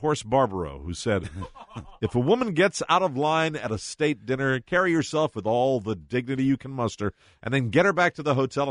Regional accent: Texas, United States; My kind of guy, and of course I'm a Texan too.

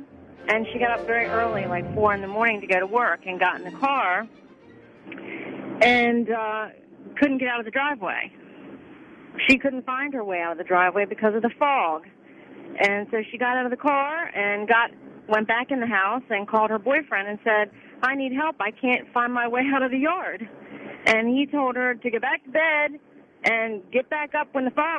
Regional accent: Maryland, United States; I'm from Maryland.

